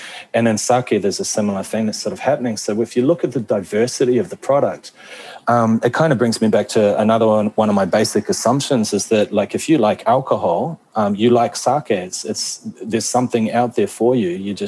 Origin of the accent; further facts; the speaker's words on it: New Zealand; being a New Zealander who learnt how to pronounce Māori words much better because of my understanding of the Japanese pronunciation